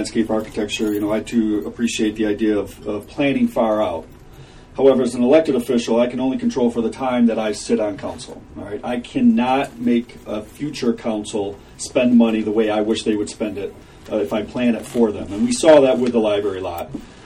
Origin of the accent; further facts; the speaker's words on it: Ann Arbor, Michigan, United States; But one of the things growing up in Ann Arbor, and as a student of landscape architecture and urban planning, is I pay attention to details within cities.